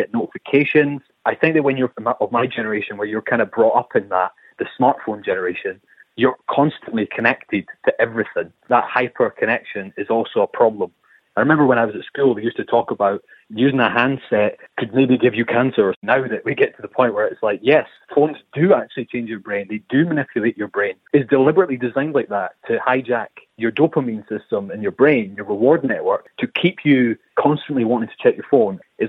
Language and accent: English; Edinburgh, Scotland, United Kingdom; I'm from Edinburgh. I'm a 27-year-old social researcher who has ADHD and anxiety.